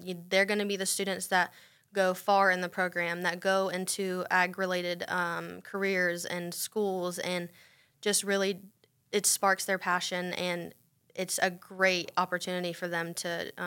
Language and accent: English; Sebring, Florida, United States; So I'm from Sebring, Florida. It's about 3.5 hours south. I grew up in FFA showing livestock, and that's where my passion for agriculture really sparked.